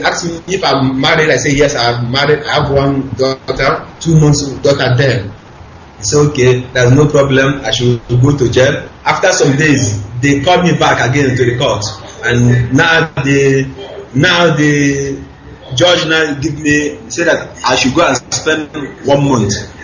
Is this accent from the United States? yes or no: no; Sokoto, Nigeria; moved away as an adult; also born or lived in Morocco; now in India; I was born and brought up in Sokoto State